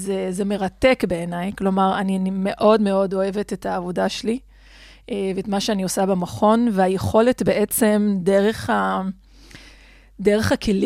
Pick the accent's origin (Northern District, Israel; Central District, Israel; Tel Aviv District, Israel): Northern District, Israel; Rehaniya; בגדול, אני נולדתי וגדלתי בכפר חניה בצפון. זה כפר צ'רקסי, אחד מבין השניים בכל הארץ.